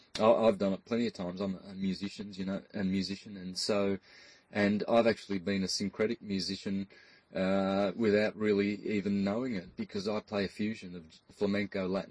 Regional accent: Australia; When I was growing up in Australia as a second generation Italo-Australian, I suppose, my parents just recently immigrated from southern Italy.

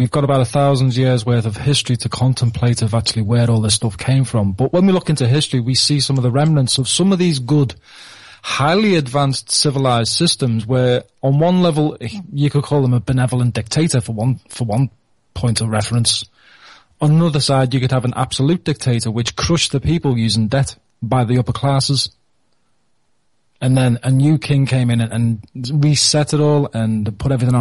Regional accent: England, United Kingdom; As an Englishman, when I first heard of Brehon Law, when Vin was talking about it, I had no idea.

